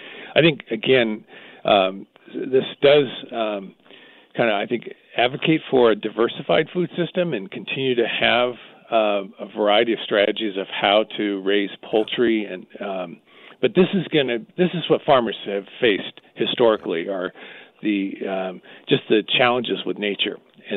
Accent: California, United States; Yeah, I was raised in California, and I love California

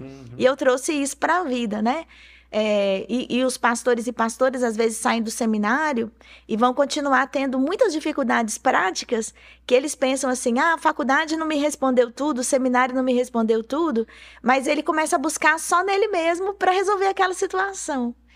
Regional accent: Itabira, Minas Gerais, Brazil; also born or lived in Belo Horizonte; Mas eu sou nascida em Belo Horizonte, passei a minha infância e a minha adolescência, o início da minha juventude em Itabira. Também sou sempre de família metodista, meus pais na igreja, e lá também eu descobri a minha vocação.

